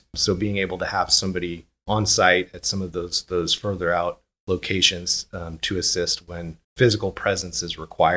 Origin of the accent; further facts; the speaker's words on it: California, United States; Well, I grew up in the Bay Area, and I feel very fortunate that I was born in a generation that was privileged to see kind of the evolution of the internet.